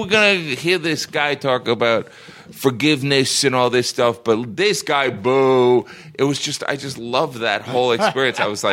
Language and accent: English; Midwest, United States; All right, I'm from the Midwest. All right? I'm from the Midwest. I love the Northeast.